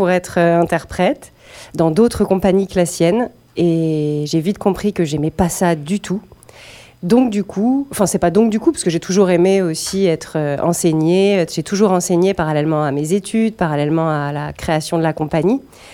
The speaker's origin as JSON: {"language": "French", "town": "Le Mans", "region": "Pays de la Loire", "country": "France", "moved": "as an adult", "lives_now": "Paris, France", "said": "j'ai suivi de plus en plus de cours de danse au Mans, de là d'où je viens. Et puis, un jour, je suis partie à Paris"}